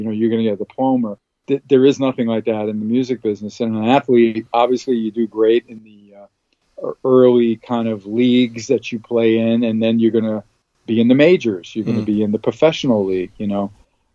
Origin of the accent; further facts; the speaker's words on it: Brooklyn, New York, United States; also born or lived in Queens; I grew up in Brooklyn and Queens, so I'm a New York boy